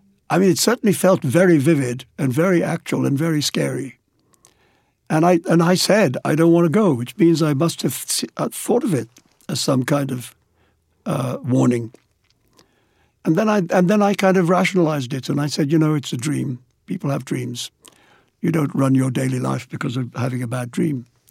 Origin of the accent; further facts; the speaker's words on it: India; growing up in India and being surrounded by a literature composed of fantastic tales